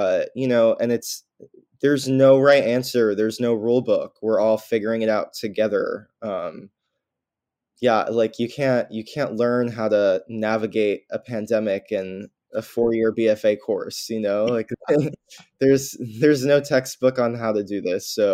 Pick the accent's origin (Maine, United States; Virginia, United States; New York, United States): New York, United States; So we're still in New York. I mean, I'm a New Yorker nowhere type of person because I grew up here and I don't really know anything else.